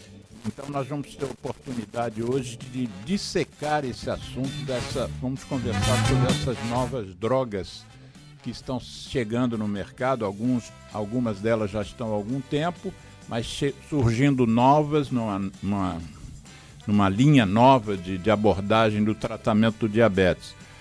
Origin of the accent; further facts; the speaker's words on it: Rio de Janeiro, Brazil; eu, como carioca da Gema, eu peço desculpas a essas famílias, eu visto aqui a carapuça de um carioca da Gema